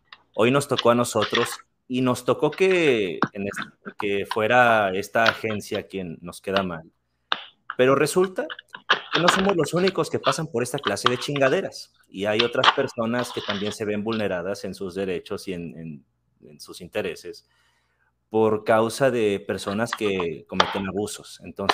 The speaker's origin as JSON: {"language": "Spanish", "country": "Mexico", "said": "Como ustedes sabrán, yo vivo en México. Yo soy mexicano. Yo vivo en un estado llamado Jalisco, en la ciudad de Guadalajara. Guadalajara, Jalisco, México."}